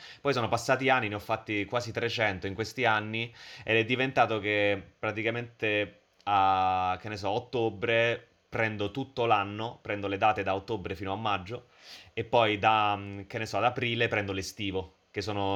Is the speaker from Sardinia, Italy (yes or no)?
no; Basilicata, Italy; Io tra l'altro sono della Basilicata